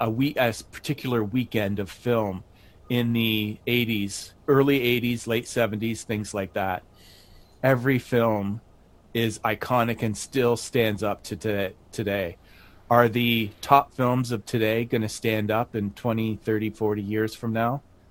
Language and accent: English; Canada; but you got to remember, I'm Canadian.